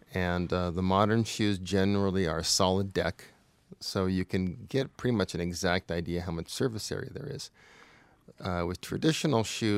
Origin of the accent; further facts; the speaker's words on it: California, United States; moved away; I grew up in California, so